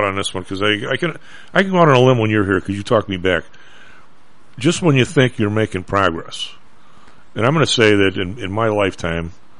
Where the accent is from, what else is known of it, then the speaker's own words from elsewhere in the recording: Midwest, United States; I have a question for you, because I don't know the history of this, being a Midwesterner.